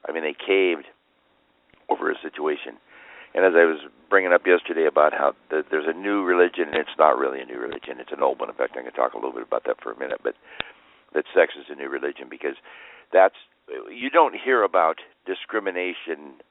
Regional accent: Everett, Washington, United States; Well, I'm from the West Coast. I'm from, you know, the Seattle, actually, Everett area.

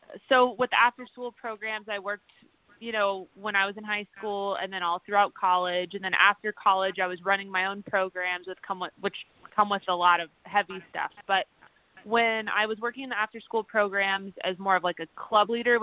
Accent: Arizona, United States; I'm from Arizona

